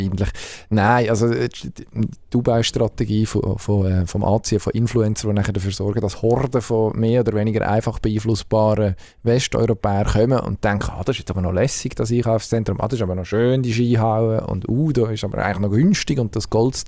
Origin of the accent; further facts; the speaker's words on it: Switzerland; Das finde ich als Schweizer Steuerzahler grundsätzlich gut.